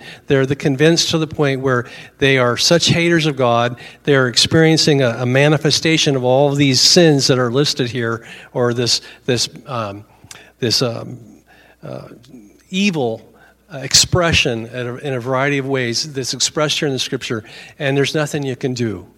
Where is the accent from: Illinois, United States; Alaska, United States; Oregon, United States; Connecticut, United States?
Oregon, United States; I'm from Oregon, so I often read it because I like going on what's going on in my home state.